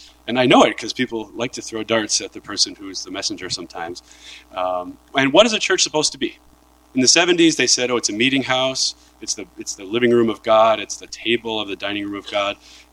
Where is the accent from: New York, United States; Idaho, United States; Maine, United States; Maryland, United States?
New York, United States; I'm from New York. You know, this is how we talk.